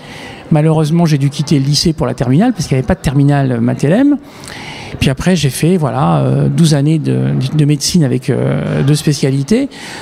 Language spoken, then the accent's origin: French; Verneuil, Normandy, France; Et j'ai passé toute mon enfance à Verneuil et j'ai souhaité que m'impliquer pour que les Verneuliens se sentent bien à Verneuil.